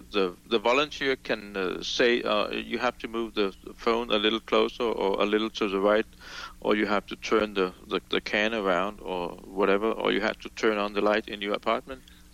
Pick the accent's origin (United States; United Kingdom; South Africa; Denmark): Denmark; Yes, I'm from Denmark. And Denmark is north of Germany and south of Sweden here in Europe.